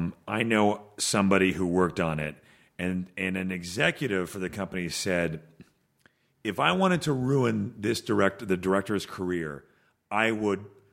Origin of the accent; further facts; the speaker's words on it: Canada; Yeah, from being Canadian.